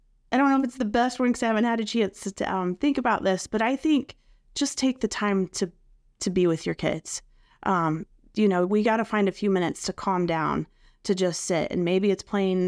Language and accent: English; Fort Scott, Kansas, United States; Fort Scott, Kansas.